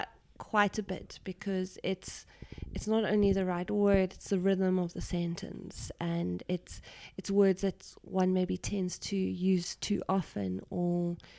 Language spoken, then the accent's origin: English; South Africa; Another thing with me is that being South African, I'll sometimes include things in the plots.